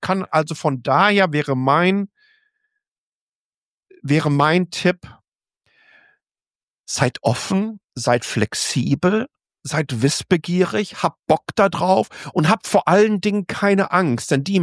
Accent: North Rhine-Westphalia, Germany; ich komme ja aus dem Ruhrgebiet

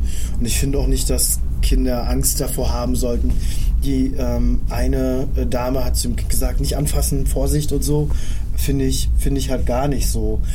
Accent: Greifswald, Mecklenburg-Vorpommern, Germany; ich komme ja aus Greifswald

